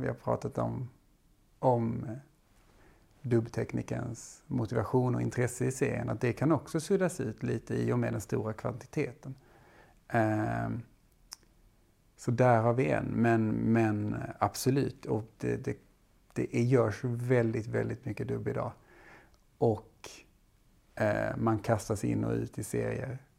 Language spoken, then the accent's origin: Swedish; Skåne, Sweden; tyvärr jag är från Skåne.